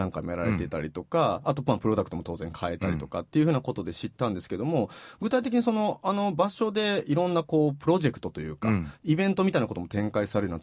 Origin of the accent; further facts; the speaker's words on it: Osaka, Japan; 僕もあの大阪出身なのでぜひ聞きたいなと思い